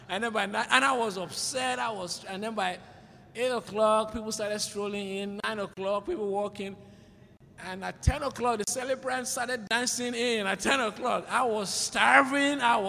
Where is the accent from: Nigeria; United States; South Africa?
Nigeria; I'm from Nigeria. I love my country. My family is back there.